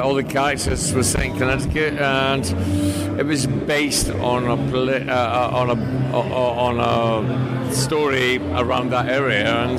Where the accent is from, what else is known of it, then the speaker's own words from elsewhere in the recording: United Kingdom; I mean, I come from Britain, and we know about old buildings.